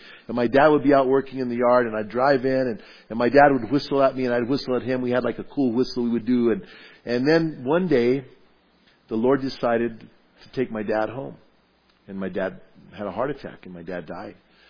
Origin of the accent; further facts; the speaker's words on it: Bernalillo, New Mexico, United States; And so I grew up, where I grew up at in Bernalillo, my dad, he loved the having grass.